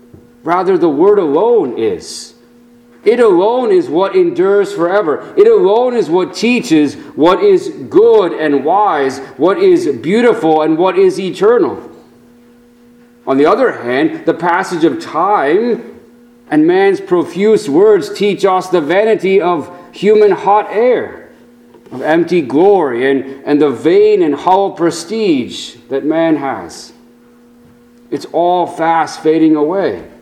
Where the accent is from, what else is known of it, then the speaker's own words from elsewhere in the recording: California, United States; Now, I must say that growing up in California, such dramatic transformations were not as readily apparent.